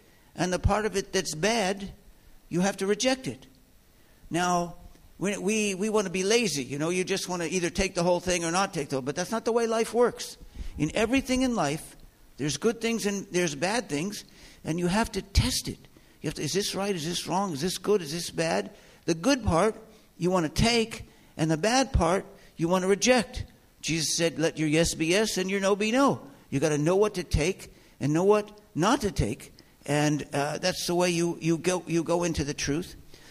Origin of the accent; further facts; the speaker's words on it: United States; so I grew up in the United States, grew up in a synagogue.